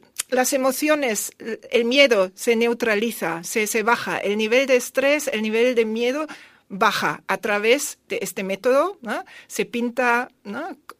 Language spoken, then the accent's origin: Spanish; Germany; first language German; Spanish is a second language; Yo, como soy alemana, por eso también me podéis perdonar a veces, sí, un poco si busco palabras.